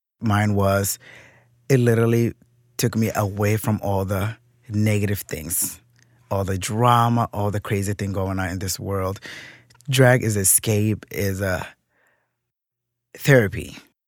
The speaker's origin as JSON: {"language": "English", "country": "Kenya", "tie": "born or raised there", "moved": "yes", "lives_now": "United States", "said": "I grew up in Kenya with my grandmother and my stepdad and my 2 sisters and my aunt. We moved here in 2000. My whole family's here."}